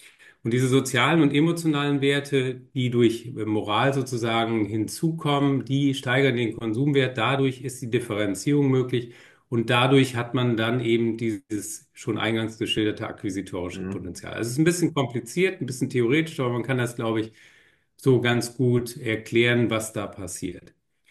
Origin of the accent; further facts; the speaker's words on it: Wettringen, North Rhine-Westphalia, Germany; Das lässt sich nicht vermeiden, wenn man aus dem Münsterland kommt, aus einer kleinen Gemeinde mit 6000 Einwohnern. Wettringen, das ist mein Heimatort.